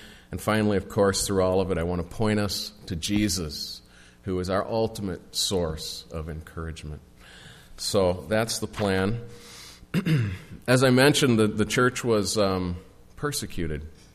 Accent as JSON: {"language": "English", "region": "Minnesota", "country": "United States", "tie": "born or raised there", "said": "I grew up in the Twin Cities."}